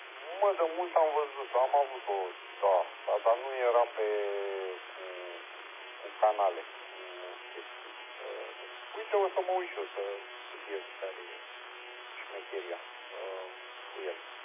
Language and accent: Romanian; Pitești, Argeș, Romania; born there; Deloc sunt în Pitești, mi-a scut aici. Din Prundul, mă.